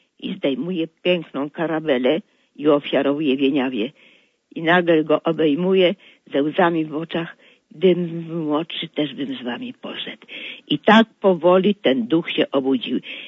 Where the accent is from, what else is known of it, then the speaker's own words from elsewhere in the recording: Warsaw, Masovian Voivodeship, Poland; Ja jako 5-letnia dziewczynka od żołnierzy, bloki wojskowe nawet tutaj na Pradze były